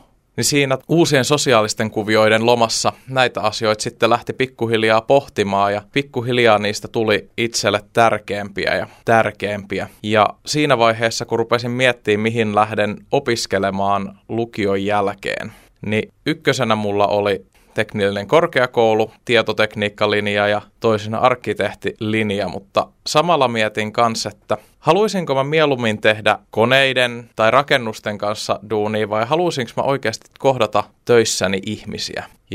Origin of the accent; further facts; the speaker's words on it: Helsinki, Uusimaa, Finland; tuun Helsingistä